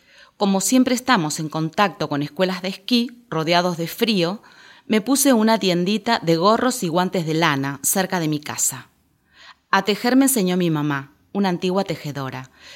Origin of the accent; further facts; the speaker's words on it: Argentina; now in Spain; soy argentina. Llevo 13 años en España. Vivo con mi pareja y mi hijo.